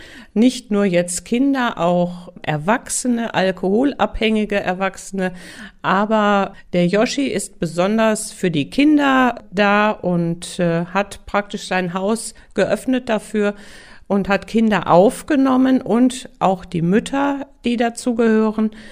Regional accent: Hesse, Germany; Ich komme hier aus Hessen

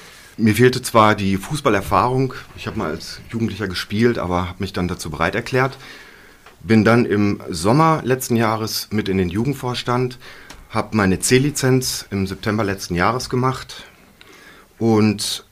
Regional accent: Herringen, North Rhine-Westphalia, Germany; Ja, ich komme auch aus Herringen.

